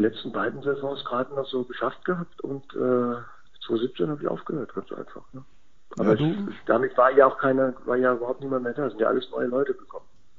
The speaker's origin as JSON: {"language": "German", "town": "Mainz", "region": "Rhineland-Palatinate", "country": "Germany", "said": "wenn man am Rosenmontagszug als Mainzer einen eigenen Wagen bekommt"}